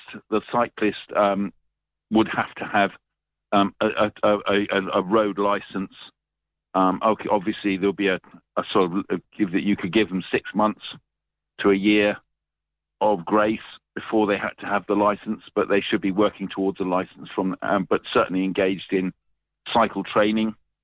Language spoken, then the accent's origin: English; Brighton, South East England, United Kingdom; I was brought up in Brighton, so I remember the fights between the mods and the rockets.